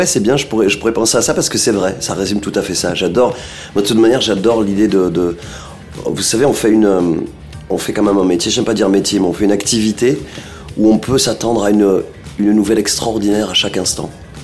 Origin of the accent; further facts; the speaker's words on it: Perpignan, Occitanie, France; J'étais chez moi à Perpignan, donc dans le sud de la France.